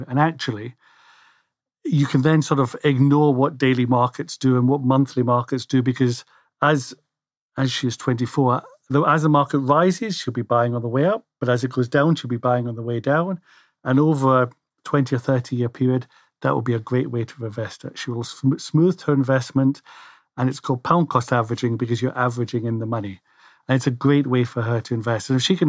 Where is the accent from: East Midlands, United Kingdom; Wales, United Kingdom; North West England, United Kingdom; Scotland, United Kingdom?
Scotland, United Kingdom; I'm Scottish